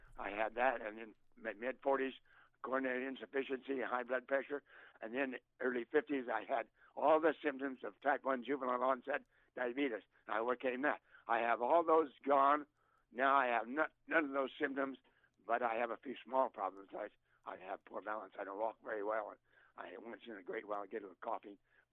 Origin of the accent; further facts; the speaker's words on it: Pomona, California, United States; also born or lived in Grand Junction, United States; I was born in Grand Junction, Colorado. I spent a few years there, and I spent most of my time in Pomona, California.